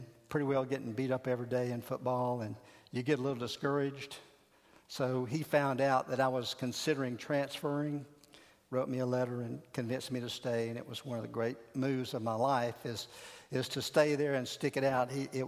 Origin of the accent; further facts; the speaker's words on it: Florida, United States; Earlier this year, I had the occasion to go back to my hometown. I grew up in a small town in Central Florida.